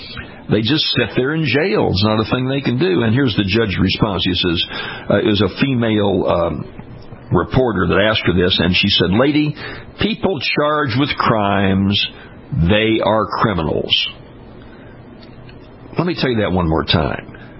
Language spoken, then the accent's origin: English; Louisiana, United States; Not in my home state of Louisiana.